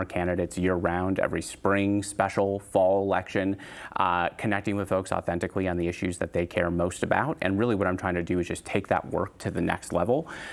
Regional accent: Two Rivers, Wisconsin, United States; born there

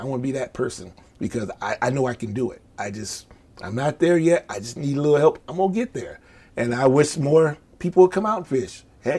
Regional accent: Eau Claire, Wisconsin, United States; I'm from Eau Claire, Wisconsin.

